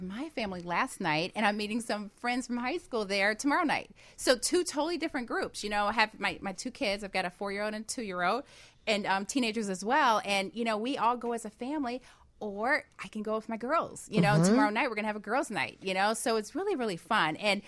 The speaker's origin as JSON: {"language": "English", "town": "Chicago", "region": "Illinois", "country": "United States", "said": "I'm from Chicago."}